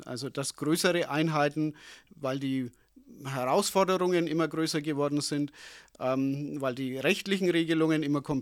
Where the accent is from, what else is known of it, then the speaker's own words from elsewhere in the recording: Hersbruck, Bavaria, Germany; born there; Ja, Hersbruck ist meine Geburtsstadt, kenne ich von daher recht gut